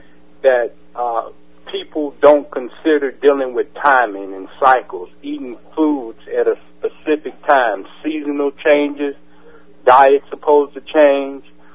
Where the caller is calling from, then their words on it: Knoxville, Tennessee, United States; I'm calling from Knoxville, Tennessee.